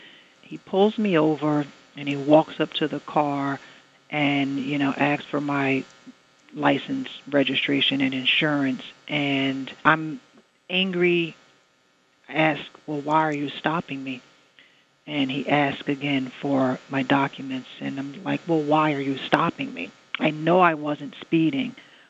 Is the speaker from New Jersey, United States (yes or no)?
yes; New Jersey, United States; At this point, I like to interject that I'm born and raised in New Jersey, and right around the time when I'd moved down to Florida